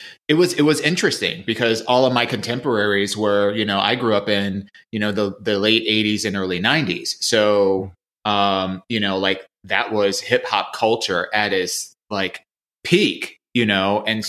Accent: Maple Heights, Ohio, United States; I grew up in Ohio, born in Cleveland. Lived in Maple Heights for the majority of my coming of age years. It's like a small suburb, like southeast of Cleveland.

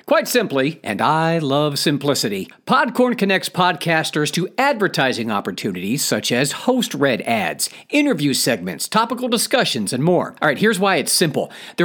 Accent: Cuyahoga Falls, Ohio, United States; I've performed at the Funny Stop, my hometown comedy club here in Cuyahoga Falls, Ohio.

